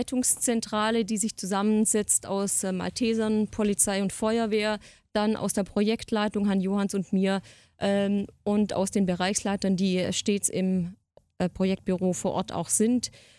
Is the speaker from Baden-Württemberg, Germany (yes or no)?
no; Cologne, North Rhine-Westphalia, Germany; Und wir haben als Kölsche, als Rheinländer hier irgendwie immer einen guten Draht nach oben.